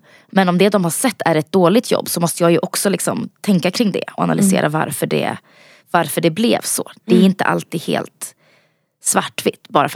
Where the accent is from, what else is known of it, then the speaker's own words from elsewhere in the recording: Växjö, Kronoberg County, Sweden; also born or lived in Bosnia and Herzegovina; Jag är ju från Växjö, eller uppvuxen i Växjö. Jag är från Bosnien.